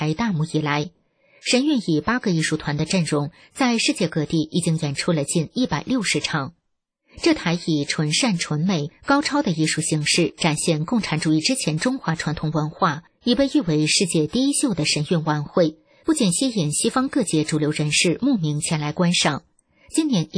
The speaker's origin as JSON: {"language": "Chinese", "country": "China", "tie": "born or raised there", "said": "因为我出生在中国，知道这个东西，生长在这样一个环境下"}